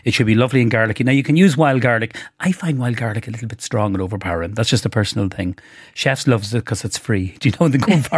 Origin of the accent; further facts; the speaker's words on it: County Cavan, Ireland; No, we forage. Not steal, forage, Claire. I know we're from Cavan, but we're not the steak.